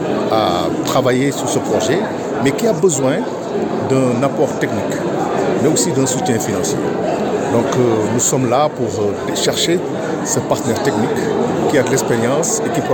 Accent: Senegal; Bon, nous, on est sénégalais, on est venu avec des projets importants pour le Sénégal

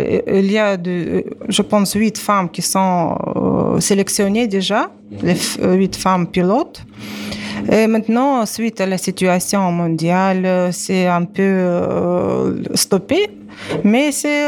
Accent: Tunisia; je parle en tant que Tunisienne

